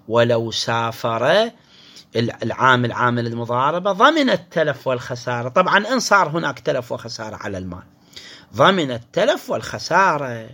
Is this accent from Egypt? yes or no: no; Iraq; إحنا مثلا هسه الآن عندنا بالعراق